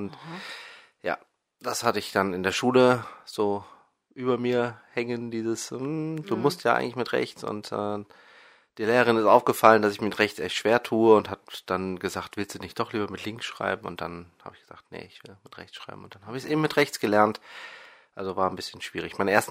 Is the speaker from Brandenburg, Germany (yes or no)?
no; Bonn, North Rhine-Westphalia, Germany; Meine Frau kommt aus Köln, ich komme eben aus Bonn.